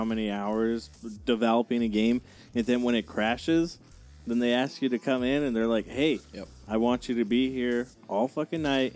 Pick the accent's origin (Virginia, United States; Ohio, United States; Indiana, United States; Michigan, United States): Indiana, United States; So growing up in Indiana, being close to Canada